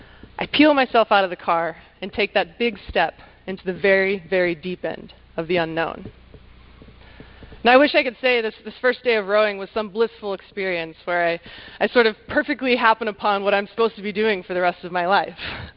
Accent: Louisiana, United States; I'm from Louisiana. I'm not scared of mosquitoes, but we don't mess around in small boats and water down there.

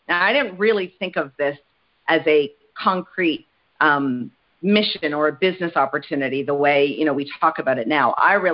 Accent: Canada; As a Canadian, when I sell a membership to an American, I make American dollars.

